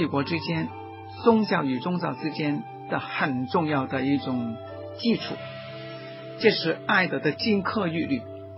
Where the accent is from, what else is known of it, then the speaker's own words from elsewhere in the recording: China; 我是一个中国人，我很热爱中国文化，我热爱中国的人民